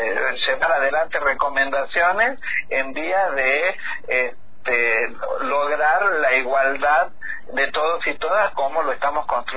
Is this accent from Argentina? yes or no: yes; Argentina; los argentinos y las argentinas podemos tener distintos pensamientos, pero somos argentinos y argentinas